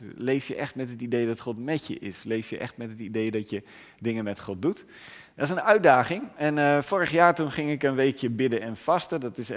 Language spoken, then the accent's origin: Dutch; Terschelling, Friesland, Netherlands; En ik kom van Terschelling, daar ben ik geboren en getogen